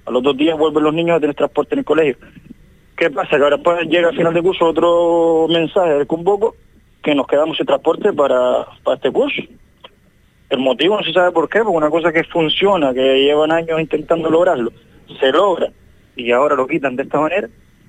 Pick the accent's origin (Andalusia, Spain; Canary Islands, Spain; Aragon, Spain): Canary Islands, Spain; Cardón; De Cardón, nosotros somos de Cardón